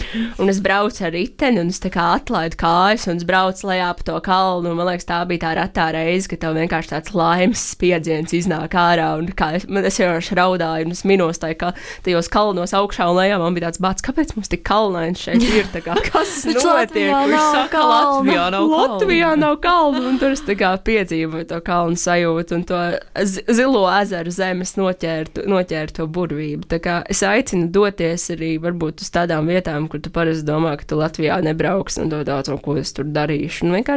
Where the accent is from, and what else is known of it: Portugal; Latvian is a second language